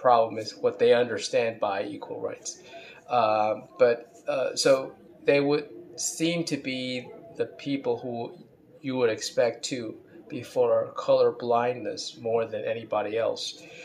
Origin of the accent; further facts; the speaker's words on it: Baltimore, Maryland, United States; I remember when I was a kid, I grew up in Baltimore, which is right near Washington, D.C., and everybody called them the Redskins.